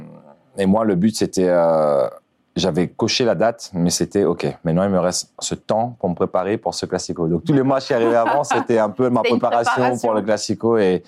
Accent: Réunion, France; Moi, je suis réunionnais, donc ça veut dire que je dors beaucoup.

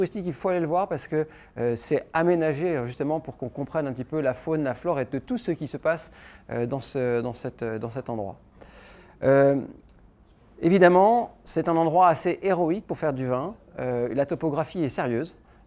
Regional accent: Bourgogne-Franche-Comté, France; je suis né dans les années 80 et que j'ai grandi en Bourgogne, donc mon palais est plutôt de latitude nord.

